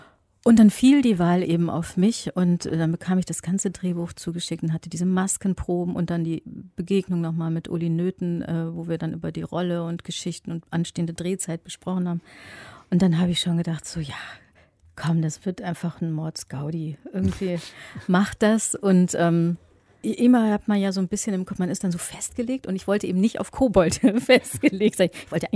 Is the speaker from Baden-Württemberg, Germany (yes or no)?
no; Remscheid, North Rhine-Westphalia, Germany; Also ich bin ja in Remscheid aufgewachsen, Nordrhein-Westfalen